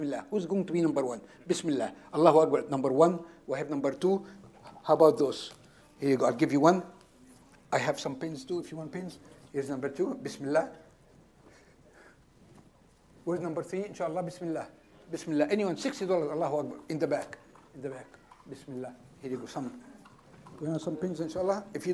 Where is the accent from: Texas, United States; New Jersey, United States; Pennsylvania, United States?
Texas, United States; Dallas; Brothers and sisters, I'm from Dallas, Texas, and when we say takbir, the neighbor called 911 for us.